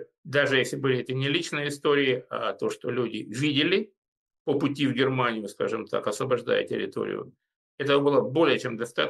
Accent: Rostov-on-Don, Rostov Oblast, Russia; в моем родном городе Ростове-на-Дону

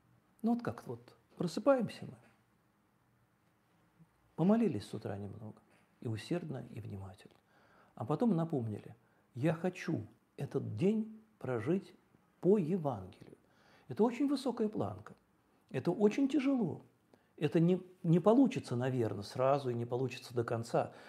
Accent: Moscow, Russia; Вы знаете, я не очень хорошо знаю город Петербург, я москвич.

